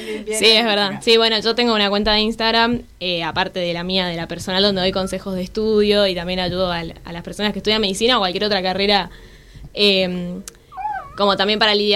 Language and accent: Spanish; Misiones, Argentina; now in Buenos Aires, Argentina; soy de Misiones y yo estudio medicina acá en la UBA.